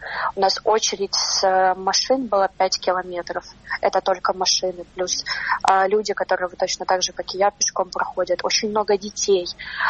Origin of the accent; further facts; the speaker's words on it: Ukraine; когда они узнали, что я с Украины